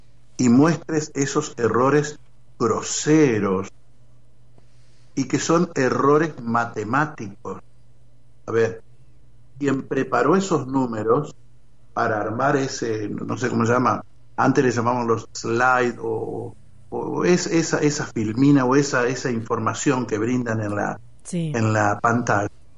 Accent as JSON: {"language": "Spanish", "country": "Argentina", "said": "total, somos argentinos, somos. No es así."}